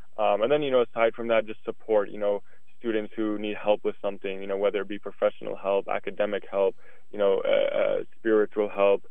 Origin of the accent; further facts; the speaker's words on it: United States; You know, I'm a Muslim here, you know, born and raised in America, and I think that my identity as an American can fit